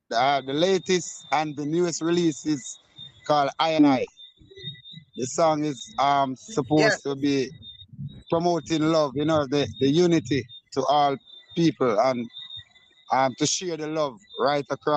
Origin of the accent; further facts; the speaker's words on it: Sturgetown, Saint Ann, Jamaica; he is from my hometown, my community where I grew up in. St. Anne, a place called Sturgetown.